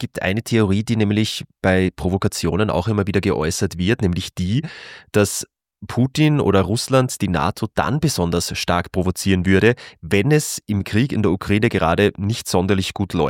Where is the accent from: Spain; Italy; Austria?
Austria; Ich glaube, ich kann mich hier als Österreicher nicht sehr weit aus dem Fenster lehnen